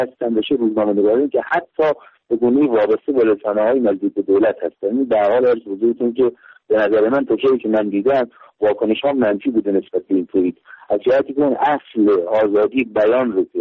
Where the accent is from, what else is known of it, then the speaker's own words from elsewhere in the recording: Iran; از جمله در وطنم ایران